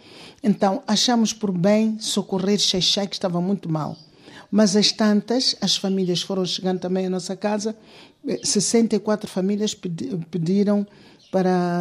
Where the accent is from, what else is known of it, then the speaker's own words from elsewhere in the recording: Mabil, Inhambane, Mozambique; Eu sou natural de Moçambique, da província de Inhambane, distrito da Machiche. Localidade de Mabil.